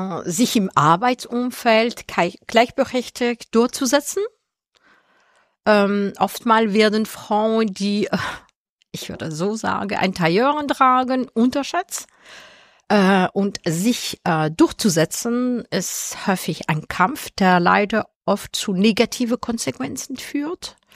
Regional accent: Belgium; also born or lived in Munich; now in Rheda-Wiedenbrück, Germany; Ich komme ursprünglich aus Belgien, meine Eltern stammen aus Sizilien, seit 25 Jahren habe ich in München gelebt. Und nun wohne ich jetzt seit knapp einem Jahr in Reda-Wiedenbrück.

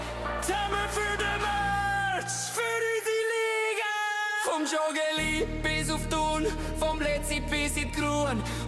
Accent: Germany; moved away as an adult; now in Switzerland; ich als Deutscher, der schon über 10 Jahre in der Schweiz lebt, kann Schweizerdeutsch, aber ich rede es ungern. Ich bin Hochdeutsch erzogen worden und seit über 40 Jahren rede ich Hochdeutsch.

